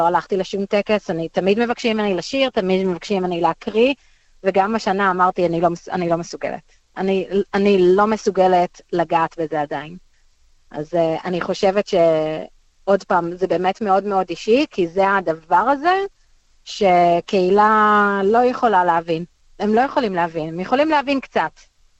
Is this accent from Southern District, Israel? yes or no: yes; Be'eri, Southern District, Israel; now in Brisbane, Australia; אח שלי ואני גרים במערב בריזבן, ואמא ואבא שלי, כולנו כמובן גדלנו בבארי